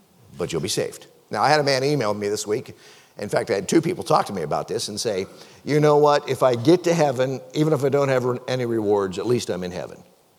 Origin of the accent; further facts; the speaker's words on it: Pennsylvania, United States; Don't you know that y'all, or the way I grew up in Pennsylvania, we would say, don't you know that you-ins are God's temple?